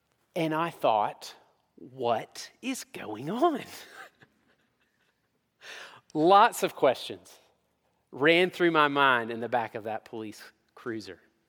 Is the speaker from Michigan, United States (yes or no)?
no; Georgia, United States; I'm from Georgia. So when I took my driver's test, I didn't learn this.